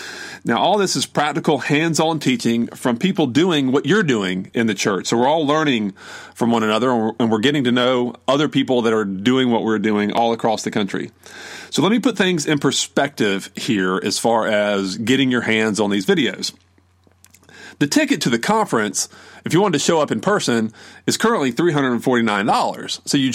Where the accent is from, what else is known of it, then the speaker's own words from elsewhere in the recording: South Carolina, United States; I'm from South Carolina, so I don't do math really well, but I think that's right.